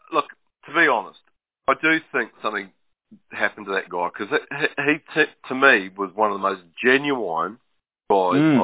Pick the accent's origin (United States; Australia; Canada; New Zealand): New Zealand; I grew up in New Zealand, right